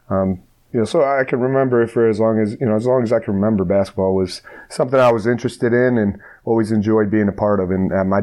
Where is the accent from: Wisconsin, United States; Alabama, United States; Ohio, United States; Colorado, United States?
Ohio, United States; Strongsville; I grew up in Strongsville. I went to kindergarten, Chapman Elementary, all the way through high school